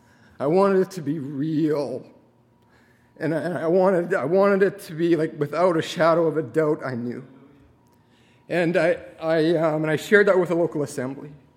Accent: Regina, Saskatchewan, Canada; I'm from Regina. I'm married to Candace, and I have two kids, Hudson and Natalia.

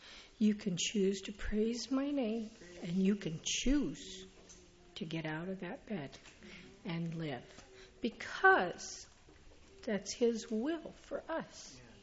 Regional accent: Colorado, United States; also born or lived in Texas; now in Oregon, United States; I'm originally from Colorado, then moved to Texas, and now I'm in Oregon.

